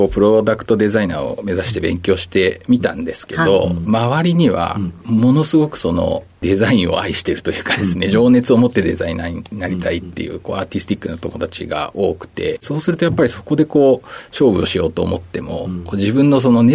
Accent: Shizuoka, Japan; 静岡県の静岡市です。

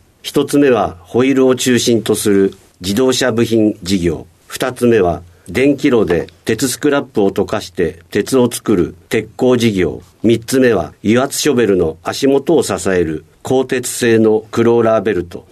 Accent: Minamiboso, Chiba, Japan; born there; 千葉県の南房総生まれです。非常に暖かいところで。

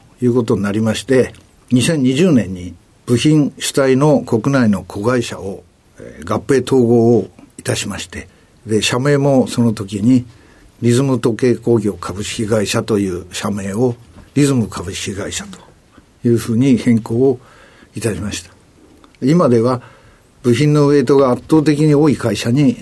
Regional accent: Urasa, Niigata, Japan; 新潟県の浦佐という田舎町でございます。

